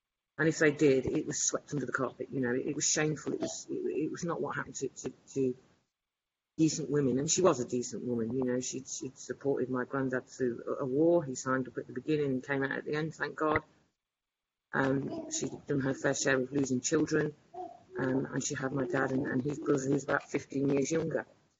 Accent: North West England, United Kingdom; born there; I wasn't born in Leicester, I was born in Lancashire. And I liked it in Lancashire. I loved it there.

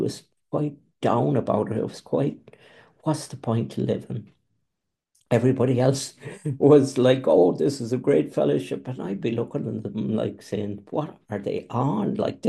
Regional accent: Galway, Connacht, Ireland; live on the Aran Islands, which is off the coast of Galway, on the west side of Galway. Galway is my hometown where I'm from.

